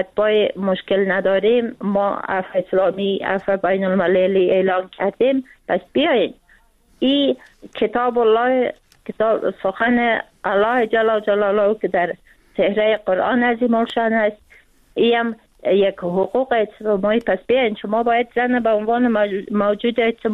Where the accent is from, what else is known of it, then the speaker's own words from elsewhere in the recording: Afghanistan; من به عنوان یک فعال مدنی، به عنوان یک افغان